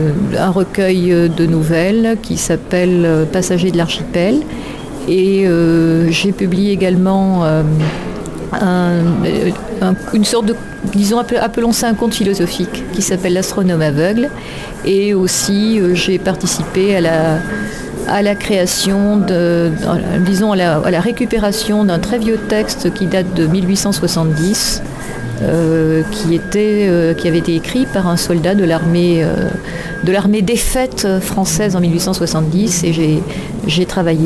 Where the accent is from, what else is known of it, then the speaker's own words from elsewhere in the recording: Occitanie, France; Eh bien, je suis originaire des Pyrénées-Orientales. J'ai beaucoup voyagé dans mon existence. J'y suis revenue maintenant.